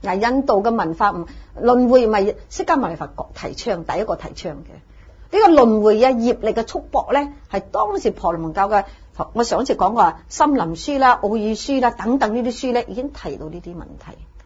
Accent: China; 我哋中国人系乜嘢？一家亲，天伦之乐就 very good 噶啦

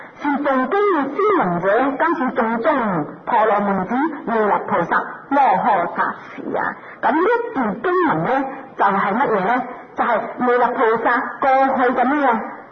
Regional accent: Hong Kong; 我哋香港人養生養食瞓覺啊咁啊，癲癲得得咁過日子

